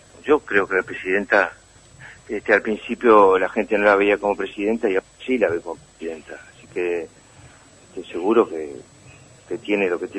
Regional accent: Argentina; los abrazamos como argentinos y en mi caso también como peronista.

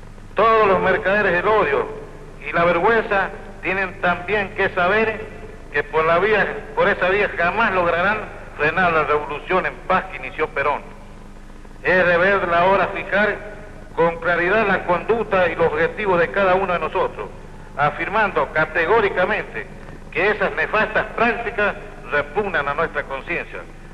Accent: Argentina; somos, por encima de todas las cosas, argentinos

